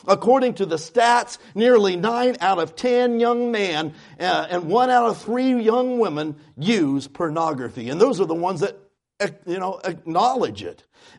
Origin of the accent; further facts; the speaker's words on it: Kansas, United States; When I grew up in Kansas, out in the country, we didn't even lock our door.